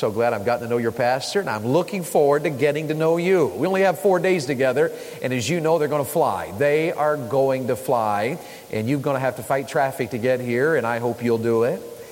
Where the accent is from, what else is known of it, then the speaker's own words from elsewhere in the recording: Tennessee, United States; He has some East Tennessee roots there, and I was raised in East Tennessee.